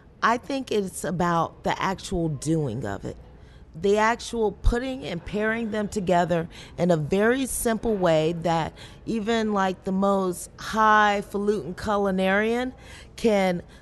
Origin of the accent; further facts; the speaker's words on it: Meridian, Mississippi, United States; I was born in Meridian, Mississippi, to a single mother.